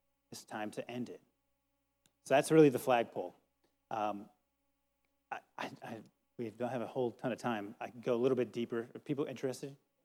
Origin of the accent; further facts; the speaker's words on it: Minnesota, United States; I'm from Minnesota. It's huge there.